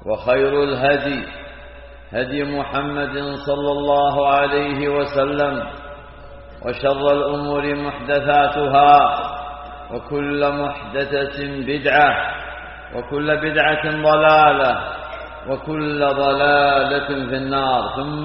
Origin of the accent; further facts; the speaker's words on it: Saudi Arabia; بلادنا المملكة العربية السعودية